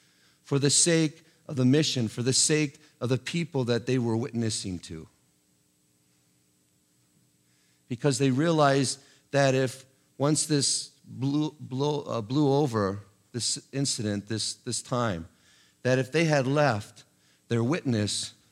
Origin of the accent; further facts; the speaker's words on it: Hong Kong; In the 1960s, I was growing up in Hong Kong.